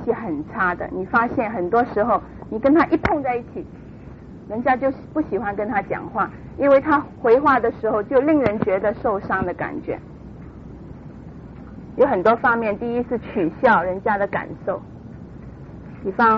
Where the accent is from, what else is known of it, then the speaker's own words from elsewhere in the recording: Hong Kong; 很对不起，我是从香港来的，所以我有时候回到香港